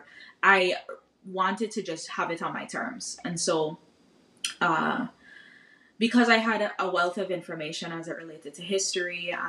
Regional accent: St. Thomas, U.S. Virgin Islands; I feel like a lot of Virgin Islanders like had a hand in who I am today

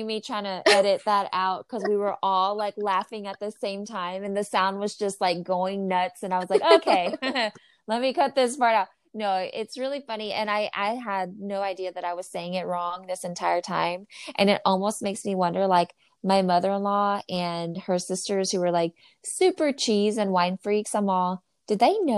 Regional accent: Corpus Christi, Texas, United States; because I'm from Corpus Christi.

